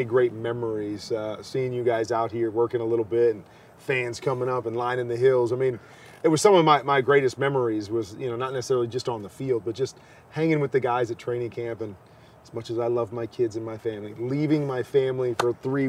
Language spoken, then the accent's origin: English; Midwest, United States; also born or lived in Arizona; I'm from Arizona, and I don't like the humidity. I mean, I grew up in the Midwest, so I get it.